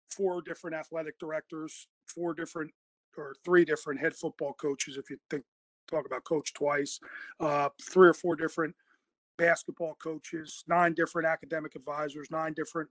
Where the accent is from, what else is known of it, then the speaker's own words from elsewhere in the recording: New Jersey, United States; We're from Jersey. There's absolutely no patience, and people stuck with us.